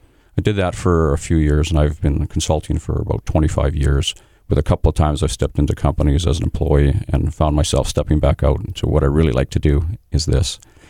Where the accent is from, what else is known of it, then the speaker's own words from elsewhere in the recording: Winnipeg, Manitoba, Canada; I'm born and raised in Winnipeg